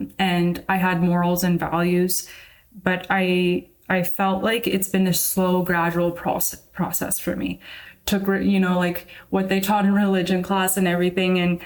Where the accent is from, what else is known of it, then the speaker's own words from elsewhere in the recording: Canada; we're Canadian